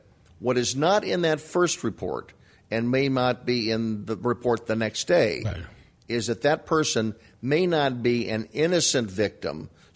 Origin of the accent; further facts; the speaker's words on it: Chicago, Illinois, United States; from Chicago.